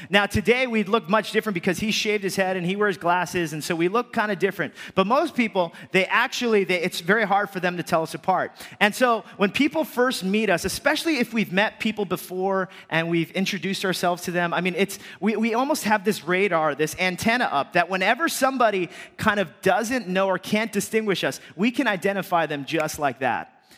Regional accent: Boston, Massachusetts, United States; Remember, I'm visiting from Boston.

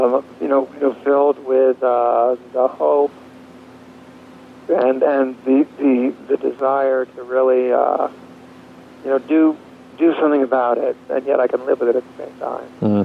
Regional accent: New Jersey, United States; when I grew up in New Jersey, I used to go to church. I sang in the choir.

